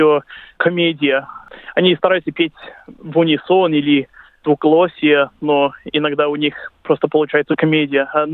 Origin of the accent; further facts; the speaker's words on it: Australia; потому что у нас корни русские, мы все русские из Австралии, мы уже сохраняем наши традиции уже более 100 лет.